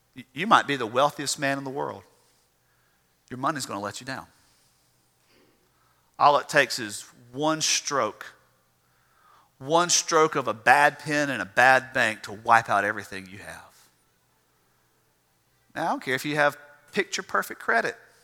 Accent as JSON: {"language": "English", "country": "United States", "said": "We're American. This is the way it's supposed to be."}